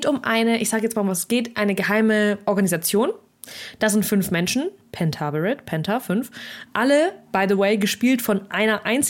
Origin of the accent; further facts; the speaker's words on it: Russia; now in Germany; ich war so in Deutschland und so, und ich bin aber, komme aus Russland ursprünglich